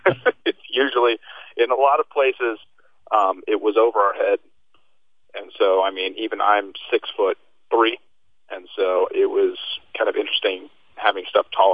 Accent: Sitka, Alaska, United States; I told them, I'm from Sitka normally. They're like, oh, good. At least you know something about removing snow.

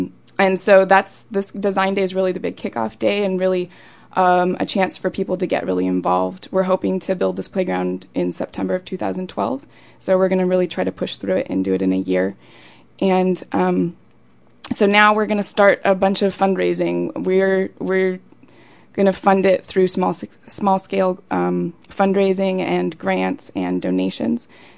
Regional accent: Soldotna, Alaska, United States; I'm originally from Soldotna, Alaska

